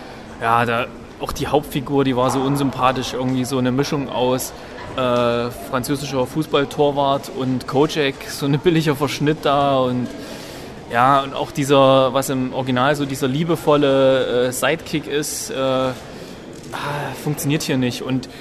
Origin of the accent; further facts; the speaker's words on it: East Germany, Germany; ich komme doch quasi aus dem Osten, bin jetzt hier, musste mich auch an ein paar sprachliche Eigenheiten gewöhnen